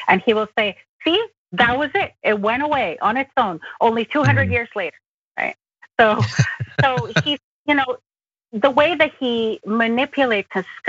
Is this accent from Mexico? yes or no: yes; Mexico; So I'm originally from Mexico